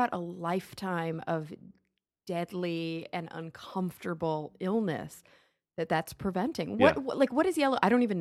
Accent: Texas, United States; also born or lived in New York / Los Angeles; In the U.S., I grew up in Texas, then

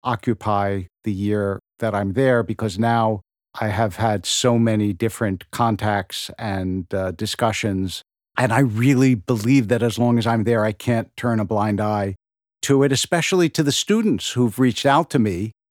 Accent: Philadelphia, Pennsylvania, United States; I grew up in Philadelphia. I didn't grow up in Tehran.

